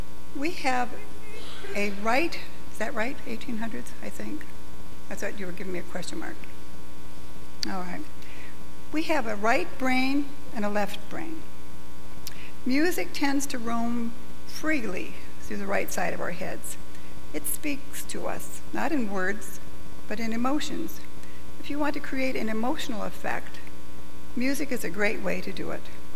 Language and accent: English; Kaleva, Michigan, United States; Because I am of Finnish heritage, I grew up in Kaliva over in Manistee County. My first years of school were there.